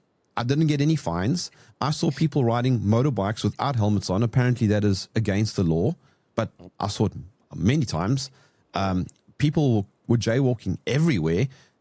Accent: South Africa; Being a South African

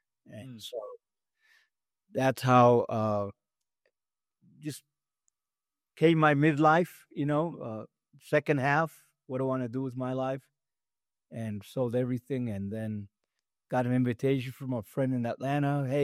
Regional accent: Medellin, Antioquia, Colombia; also born or lived in Connecticut; I was born in Medellin, and then we lived briefly in Connecticut, where all my family lived, and we moved there, and then moved back in 1969

